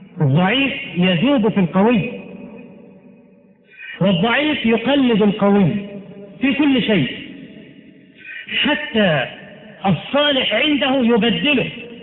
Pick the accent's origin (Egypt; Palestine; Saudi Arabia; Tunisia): Egypt; التعليم عندنا في مصر، نحن الذين صدرنا التعليم إلى بلاد العرب